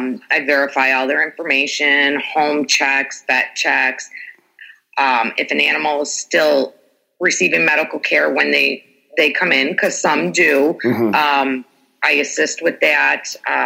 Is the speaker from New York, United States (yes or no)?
yes; Buffalo, New York, United States; now in Colombia; We have almost 40 in my hometown in Buffalo.